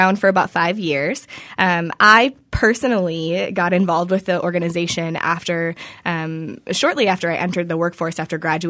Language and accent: English; Jackson, Wisconsin, United States; now in Stevens Point, United States; I grew up in Jackson, Wisconsin. If you're familiar with where that is, it's southeastern Wisconsin. Went to Slinger High School and came to Stevens Point for my education.